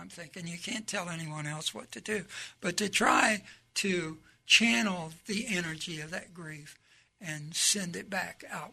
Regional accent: Florida, United States; In Vermont, outside of Bennington, and I'm from Florida, so I know about inclement weather.

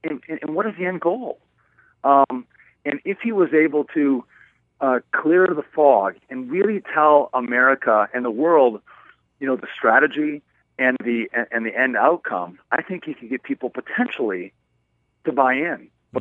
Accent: United States; and I do that with some reservation because I'm an American

